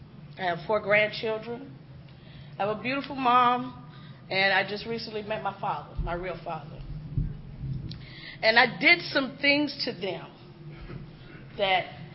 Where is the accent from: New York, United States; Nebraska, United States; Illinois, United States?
Illinois, United States; Chicago; moved away as an adult; I come from Chicago. That's where I was born and raised. I stayed there 35 years. And then I moved to South Carolina.